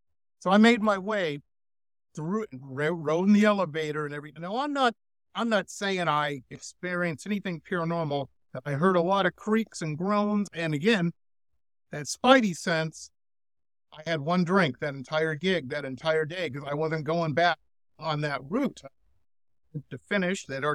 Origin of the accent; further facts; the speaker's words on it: Detroit, Michigan, United States; I grew up in Detroit and we used to always go, my spidey sense is tingling.